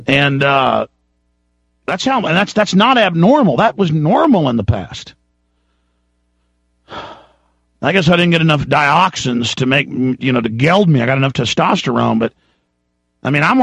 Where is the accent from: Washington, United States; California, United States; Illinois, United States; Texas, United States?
Texas, United States; Dallas; A lot of times I got in fights that people were just as crazy as I was growing up in Dallas.